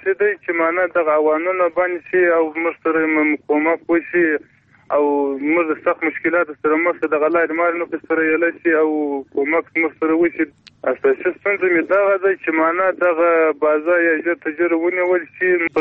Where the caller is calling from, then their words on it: Ghormach, Faryab, Afghanistan; فاریاب ولایت د غورماچ ولسوالۍ یم.